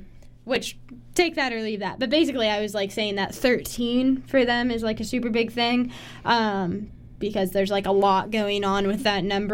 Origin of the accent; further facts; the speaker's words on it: United States; And that's when I tell them I'm American.